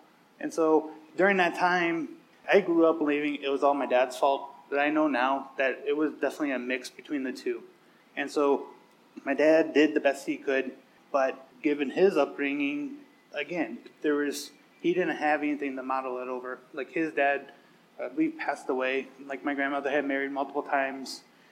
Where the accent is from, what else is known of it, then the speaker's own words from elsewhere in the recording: St. Louis, Missouri, United States; So I grew up in the Midwest in a big city. I have, like, it's my sister and I. It was like St. Louis, Missouri.